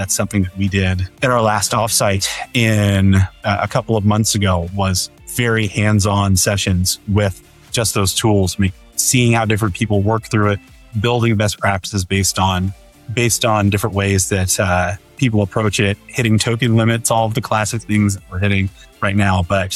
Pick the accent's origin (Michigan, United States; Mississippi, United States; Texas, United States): Texas, United States; Dallas; I live here in Dallas with my family, which is my hometown. So my fun, boring fact is that I'm not a transplant here, but like so many others. I actually grew up here.